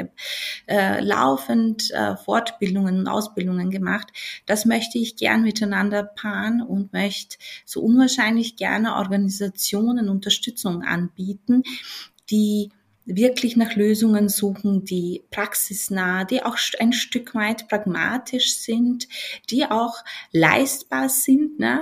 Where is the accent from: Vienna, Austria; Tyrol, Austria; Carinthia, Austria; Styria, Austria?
Vienna, Austria; Und habe die Zeit in meiner Heimatstadt in Wien verbracht